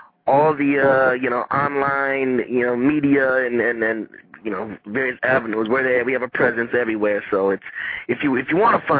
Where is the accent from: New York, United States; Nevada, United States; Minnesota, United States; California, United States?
New York, United States; Rochester; I was born upstate New York. I was born in Rochester.